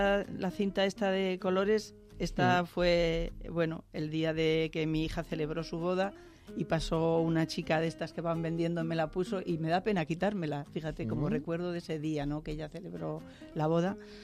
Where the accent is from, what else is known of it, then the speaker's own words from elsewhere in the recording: Bullas, Region of Murcia, Spain; now in Madrid, Spain; aunque yo me vine a Madrid, sigo yendo mucho a mi tierra, a mi Murcia y a mi pueblo.